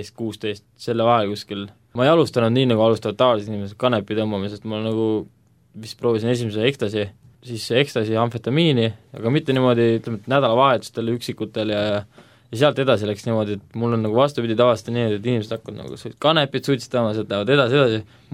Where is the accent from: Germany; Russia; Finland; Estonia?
Estonia; Rakvere, Lääne-Viru County; now in Tartu, Estonia; olen 22 aastanes, elan hetkel Tartus, pärit olen ma Rakvarest